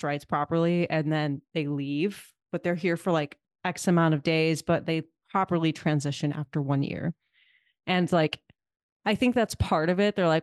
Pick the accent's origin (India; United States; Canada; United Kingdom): India; I'm Indian.